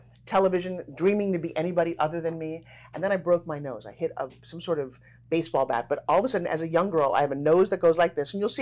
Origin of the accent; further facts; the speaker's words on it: Long Island, New York, United States; I grew up on Long Island, New York.